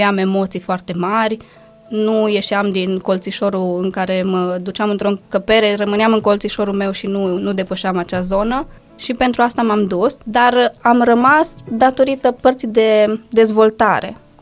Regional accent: Arad, Arad County, Romania; Să știi că m-am născut și am crescut în Arad, în 1987

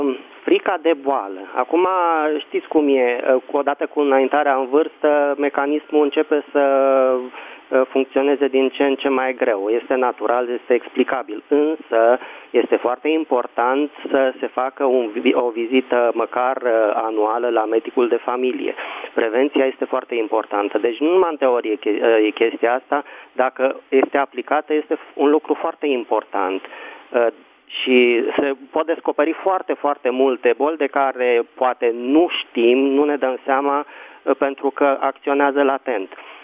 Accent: Bucharest, Romania; din București.

